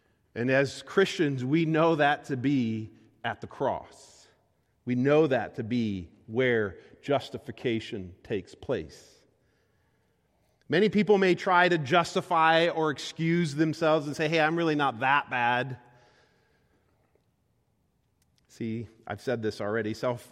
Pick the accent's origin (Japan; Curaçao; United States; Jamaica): Japan; I mean, I grew up in Japan.